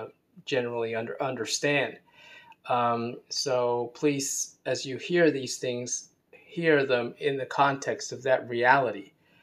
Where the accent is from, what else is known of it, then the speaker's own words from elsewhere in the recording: United States; Being American, I would support the US and my heart has always been with the England team.